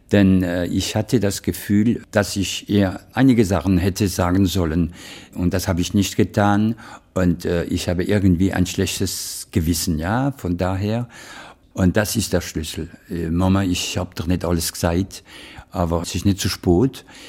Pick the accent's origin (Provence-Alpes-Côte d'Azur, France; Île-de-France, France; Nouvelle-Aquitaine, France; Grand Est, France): Grand Est, France; Ich komme aus dem Rebland.